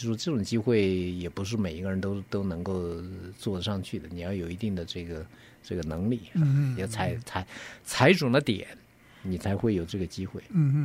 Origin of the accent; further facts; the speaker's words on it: Chengdu, Sichuan, China; 我在成都长大，对吧？这个成都我父母都是当兵的，转业以后就到了成都去这个支持这个西南